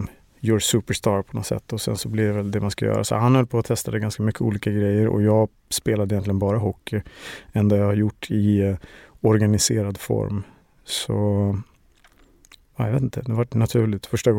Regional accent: Stockholm, Stockholm County, Sweden; Jag är uppväxt i Årsta utanför Stockholm med min mor som är gammal barnmorska

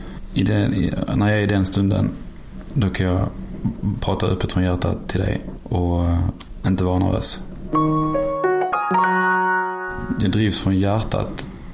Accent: Skåne, Sweden; now in Stockholm, Sweden; Jag skulle presentera mig som en skåning i Stockholm som inte blir förstådd ibland, för att de hör inte vad jag säger.

